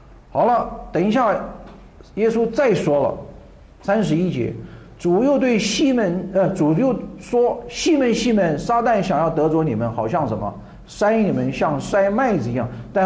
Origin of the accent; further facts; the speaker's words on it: China; 跟我们中国人一样，我们也过年，我们也吃这个年夜饭。